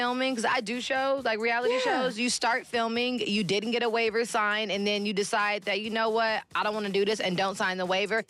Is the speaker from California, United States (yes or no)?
yes; Los Angeles, California, United States; I'm from South Central Los Angeles, okay?